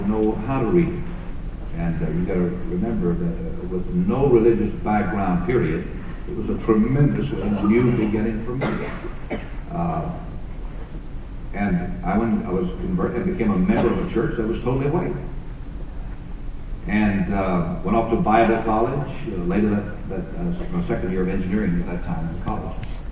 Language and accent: English; Lynchburg, Virginia, United States; I was raised up as a segregationist. I was born and raised in Virginia, Lynchburg, Virginia.